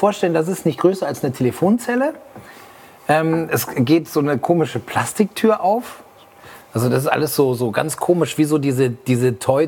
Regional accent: Aurich, Lower Saxony, Germany; Klassenfahrt als Ostfriese von Aurich.

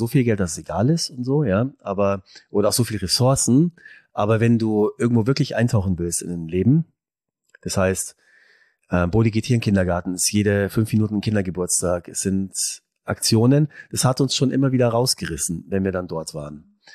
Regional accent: Munich, Bavaria, Germany; ein Platz, wo wir eigentlich herkommen oder wo ich herkomme. Ja, ich bin ja mein Leben lang letztendlich da in der Münchner Region groß geworden.

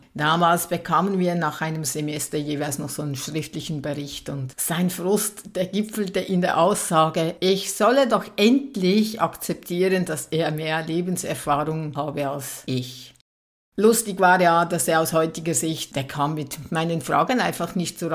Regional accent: Bern, Switzerland; Aufgewachsen bin ich in der Schweiz, im Berner Seeland.

